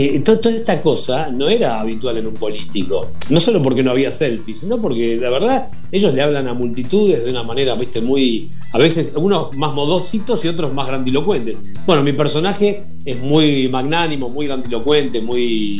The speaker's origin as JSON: {"language": "Spanish", "country": "Argentina", "said": "fui invitado allí como argentino conocido en España"}